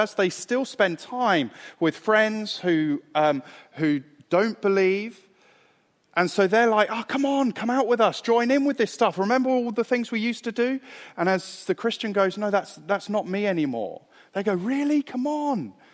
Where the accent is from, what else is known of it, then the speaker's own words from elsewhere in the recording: London, United Kingdom; When I grew up in London, and so growing up, we lived on the edge of London.